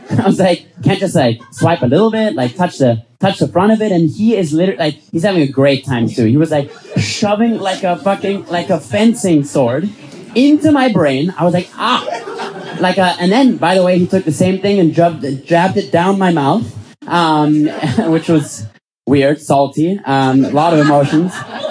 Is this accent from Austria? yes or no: yes; Vienna, Austria; I'm from Vienna, so I had to take a COVID test before I got here.